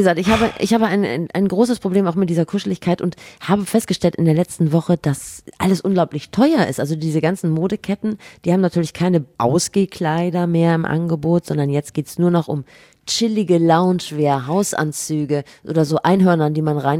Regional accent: Rhineland, Germany; ich komme aus dem Rheinland.

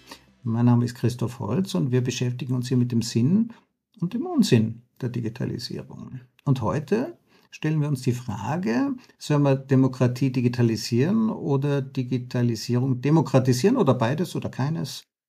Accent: Tyrol, Austria; Ab dem späten 13. Jahrhundert ist in meiner Heimat Tirol die erste Festlanddemokratie entstanden.

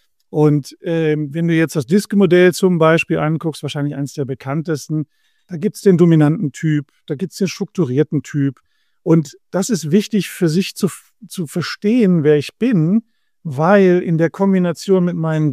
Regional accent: Wesel, North Rhine-Westphalia, Germany; born there; now in Burscheid, Germany; Ich bin im schönen Wesel geboren am Niederrhein, bin seit vielen, vielen Jahren aber begeisterter Burscheider. Das ist in der Nähe von Köln. Ich lebe hier mit meiner Familie

